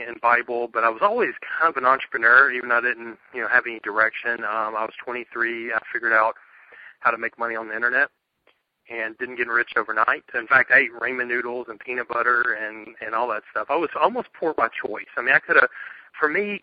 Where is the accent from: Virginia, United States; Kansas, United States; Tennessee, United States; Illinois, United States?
Tennessee, United States; Murfreesboro; I'm from Murfreesboro, and so I'll be doing the round speaking and building out Nashpreneur.com.